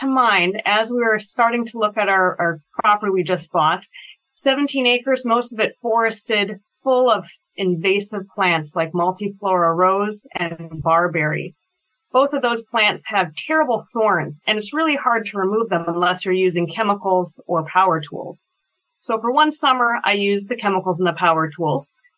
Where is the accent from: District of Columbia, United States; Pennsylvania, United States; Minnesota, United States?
Minnesota, United States; moved away; So I'm a New Jersey transplant, born and raised in the Midwest, lived elsewhere in the United States before arriving in New Jersey in 2016. But I did grow up on a commercial vegetable farm outside the Minneapolis area.